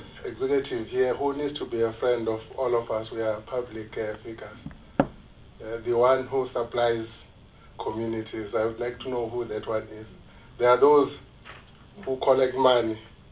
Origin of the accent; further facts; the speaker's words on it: Mzumbe, KwaZulu-Natal, South Africa; I come from Mzumbe. The large part of Mzumbe is not connected.